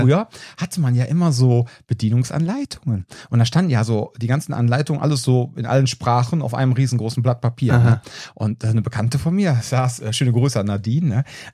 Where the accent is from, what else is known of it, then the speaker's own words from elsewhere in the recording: Cologne, North Rhine-Westphalia, Germany; so als Kölner in Bad Münstereifel